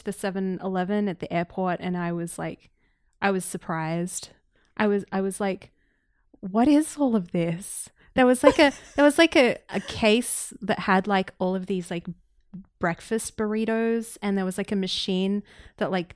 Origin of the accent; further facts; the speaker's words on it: Australia; And then like, where are you from? And I'm like, Australia.